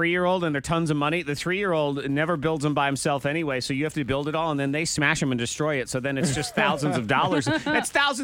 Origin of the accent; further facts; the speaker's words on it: United States; Growing up in Bedford County, deep in the woods.